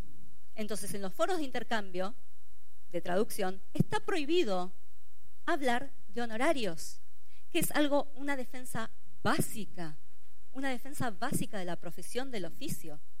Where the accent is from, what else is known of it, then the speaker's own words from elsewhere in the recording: Argentina; Nosotras que venimos de Argentina